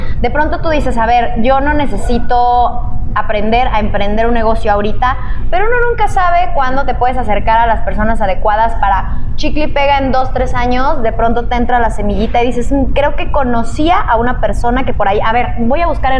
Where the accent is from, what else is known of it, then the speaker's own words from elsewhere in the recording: Chihuahua, Mexico; De Chihuahua.